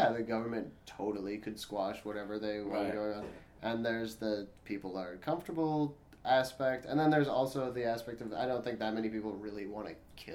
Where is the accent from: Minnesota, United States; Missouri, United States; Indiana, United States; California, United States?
Minnesota, United States; St. Paul; I grew up in St. Paul, and they had the Republican National Convention there in 2008.